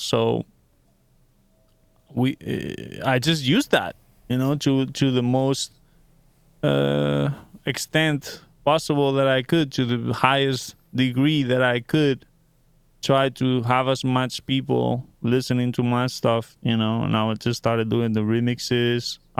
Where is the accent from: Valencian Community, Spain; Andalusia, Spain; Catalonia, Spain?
Valencian Community, Spain; Valencia; keep in mind, like I said, that I'm from Valencia, Spain.